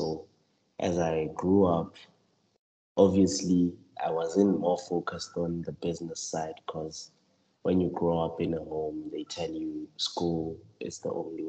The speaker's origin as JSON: {"language": "English", "region": "Limpopo", "country": "South Africa", "said": "I'm from Limpopo. And I'm doing my second year in geology this year at UWC."}